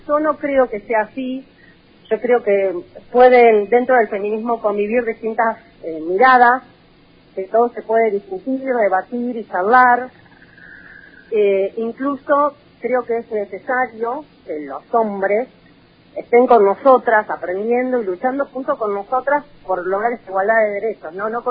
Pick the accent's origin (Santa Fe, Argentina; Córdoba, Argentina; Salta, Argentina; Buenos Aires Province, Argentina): Buenos Aires Province, Argentina; Rojas; Una forma de rememorar la ternura y las cosas lindas que viví en mi infancia en Rojas, ¿no?